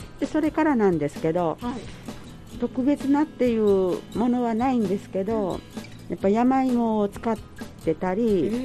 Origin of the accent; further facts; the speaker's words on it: Iyo, Ehime, Japan; 二見町です。